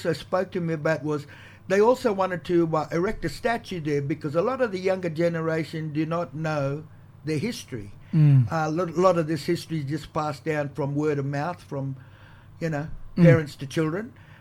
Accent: Cairns, Queensland, Australia; we moved to Cairns. Lived at Yorkeys Knob, went to school there, went to Trinity Bay. We grew up in Cairns. I worked at NQA. We lived our lives here.

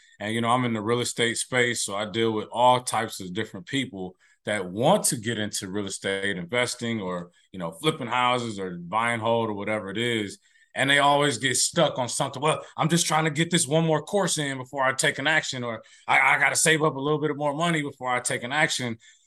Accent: Bay Area, California, United States; also born or lived in Atlanta; now in Dallas, United States; I live in Dallas. I grew up in the Bay Area, lived in Atlanta. But yeah, this is where I call my home now, is Dallas, Texas.

